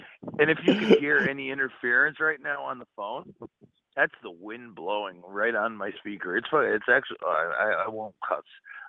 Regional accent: Waterbury, Connecticut, United States; And I'm from Waterbury, Connecticut, so we're still getting some crazy winds over here.

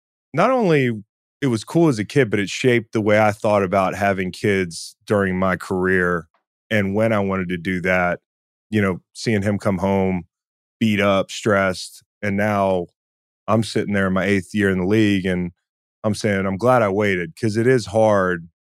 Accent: Charlottesville, Virginia, United States; I'm in Virginia. I'm right outside Charlottesville.

